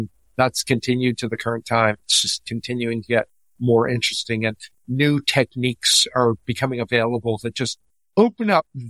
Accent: Florida, United States; I realize I've now acquired a lot of affinity for that from growing up in South Florida.

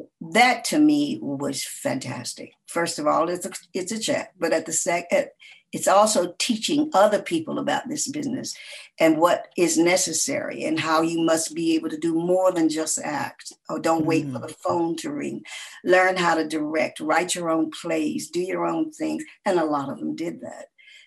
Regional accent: Atlanta, Georgia, United States; I always worked with kids when I was growing up in Atlanta.

